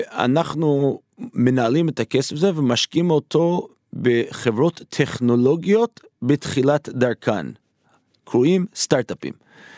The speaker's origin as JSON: {"language": "Hebrew", "town": "Manhattan", "region": "New York", "country": "United States", "tie": "born or raised there", "second_language": "Hebrew", "moved": "as an adult", "lives_now": "Israel", "said": "גדלתי, כפי שאתם שומעים במבטא, בארצות הברית. לא בארץ, גדלתי בניו יורק, במנהטן. חונכתי במנהטן. בגיל 18, סליחה, באתי לישראל"}